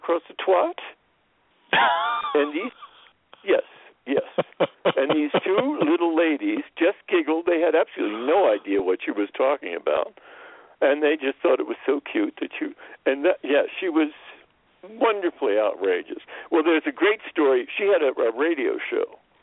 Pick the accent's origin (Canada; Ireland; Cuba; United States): United States; Princeton, New Jersey; born there; I'll just tell you that I was born in Princeton, New Jersey, which was a totally idyllic town, perfectly beautiful.